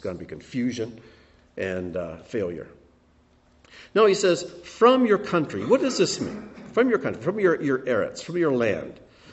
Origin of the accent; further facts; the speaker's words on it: Ohio, United States; Now, I was born and raised in Ohio.